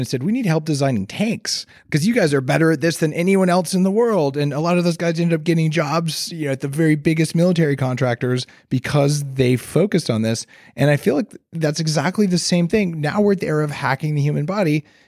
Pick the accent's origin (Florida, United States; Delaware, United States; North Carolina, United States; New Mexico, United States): New Mexico, United States; where I grew up in New Mexico, we called them cholos